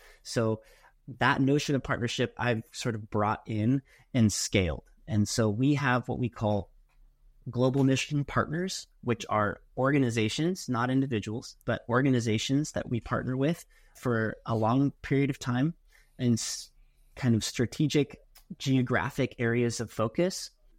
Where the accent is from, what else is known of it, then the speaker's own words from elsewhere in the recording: Portland, Oregon, United States; now in Seattle, United States; I am from Portland, Oregon, originally. Yep, grew up there. Been in Seattle for over a decade now.